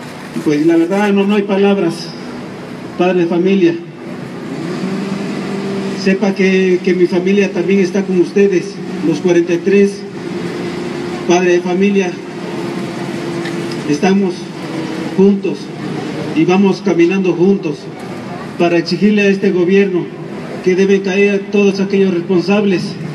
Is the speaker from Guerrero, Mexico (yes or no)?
yes; Tixtla de Guerrero, Guerrero, Mexico; soy originario de Tixla de Guerrero